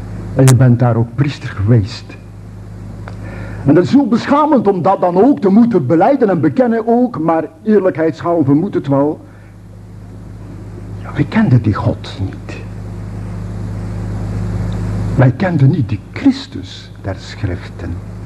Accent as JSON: {"language": "Dutch", "region": "Flanders", "country": "Belgium", "said": "het is natuurlijk telkens voor mij als Vlaming wel een beetje een aanpassing"}